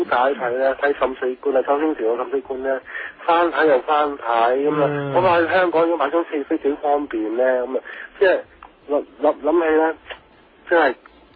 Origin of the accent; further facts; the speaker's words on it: China; 我哋中國人咧胃好大，食唔飽啊嘛。